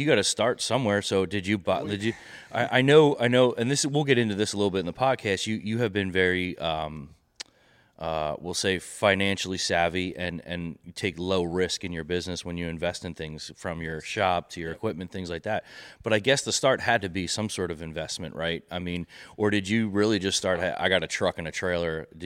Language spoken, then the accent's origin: English; Ambler, Pennsylvania, United States; You grew up in Phoenixville, I grew up in Ambler, same thing.